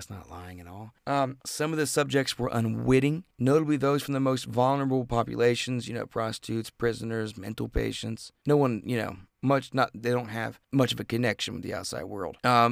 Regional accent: Canada; accent: Canadian; That's all I got from my Canadian accent.

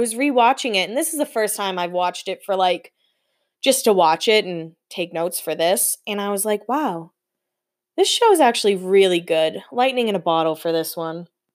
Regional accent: East Coast, United States; Growing up on the East Coast, the water was always so cold. I hated the beach.

